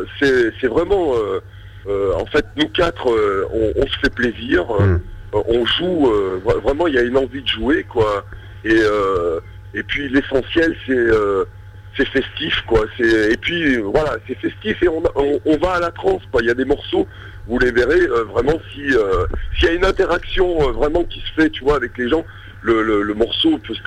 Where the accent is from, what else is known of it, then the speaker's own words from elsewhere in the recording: Saint-Étienne, Auvergne-Rhône-Alpes, France; on est stéphanois tous